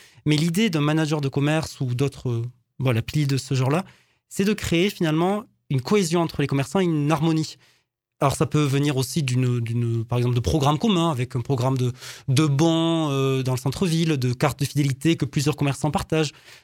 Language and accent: French; Castres, Occitanie, France; Alors, moi, je suis de Castres, hein, donc je ne suis pas de très loin.